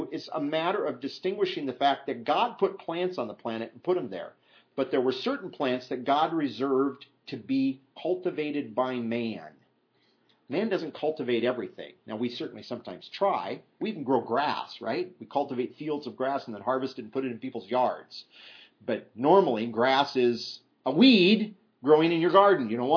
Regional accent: Midwest, United States; I grew up in the Midwest, and farmers out there, unlike the diversification of the Northwest out there, you can drive through the Midwest

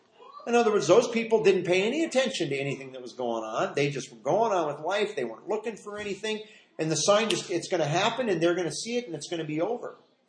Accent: Midwest, United States; I grew up in the Midwest where you have electrical storms a lot in the summer

